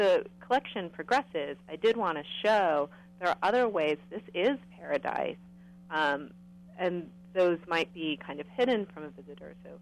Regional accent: California, United States; I have a sort of interesting situation because I grew up in California, but my dad's side of the family is on Maui

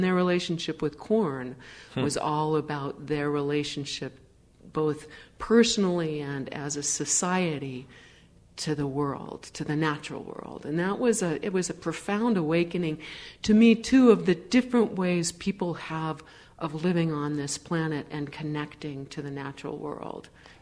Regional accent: Los Angeles, California, United States; Oh, Brian, I grew up in California. My folks came to California from England in the 50s, and we ended up living and growing up in West Los Angeles.

